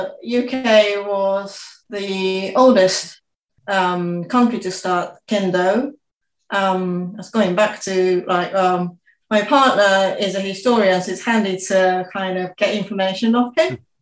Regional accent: Kanagawa, Japan; moved away as an adult; now in United Kingdom; I was born in Japan, Kanagawa, which is next to Tokyo. And I spent the first 20 years in Japan. I came to study in the UK.

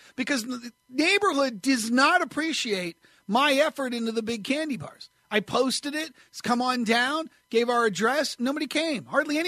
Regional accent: New Hampshire, United States; I grew up in New Hampshire. We used to wear coats over our costumes.

